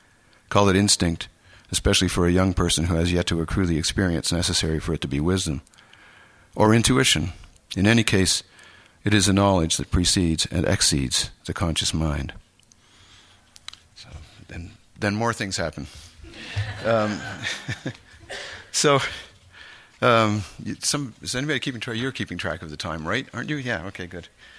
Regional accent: Canada; Growing up in Canada, in that era especially

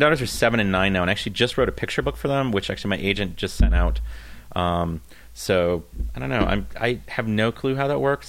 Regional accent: Canada; Growing up in Canada, there's a lot of Canadian fiction that doesn't cross the border

